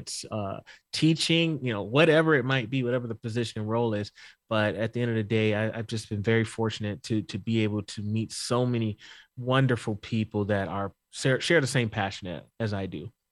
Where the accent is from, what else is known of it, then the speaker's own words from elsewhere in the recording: the South, United States; Like I grew up in the South. Like I'm used to like, it's blatant.